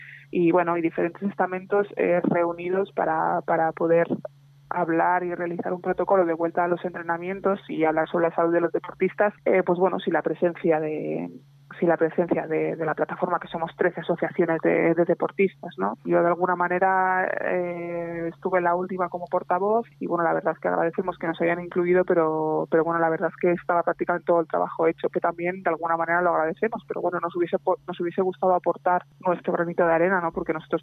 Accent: Barcelona, Catalonia, Spain; yo por ejemplo soy de Barcelona y estoy en otra provincia

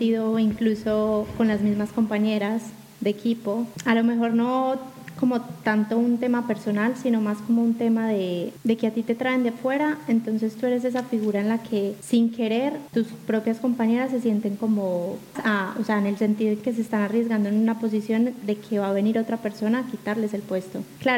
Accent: Colombia; now in Spain; Yo creo que porque vengo desde Colombia

